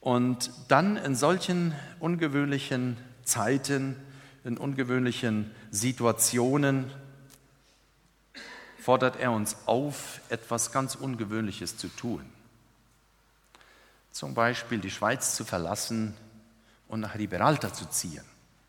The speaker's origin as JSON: {"language": "German", "country": "Paraguay", "tie": "born or raised there", "second_language": "German", "said": "Ich bin in Paraguay aufgewachsen. Ich weiß, was meins ist und deins, aber ihm und ihn. Und darum bitte ich um Entschuldigung, wenn ich sprachlich da meine Mühe habe."}